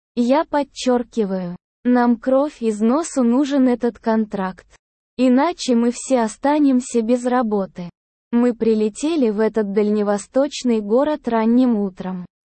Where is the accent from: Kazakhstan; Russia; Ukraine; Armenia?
Russia; Moscow; И я, как москвич, получил распределение в один из престижных столичных научно-исследовательских институтов.